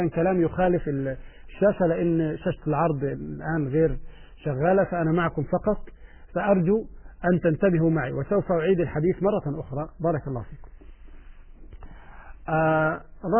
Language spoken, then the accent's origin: Arabic; Egypt; عندنا في مصر المرأة إذا تزوجت يجيب عفش البيت